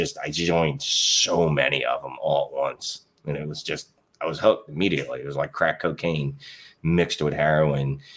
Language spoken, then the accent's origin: English; Philadelphia, Pennsylvania, United States; So if people can't tell by my accent, usually you can. I am Philly. I am literally like the definition of Philadelphia, like raised on cheesesteaks, tasty cakes and pretzels and the Eagles.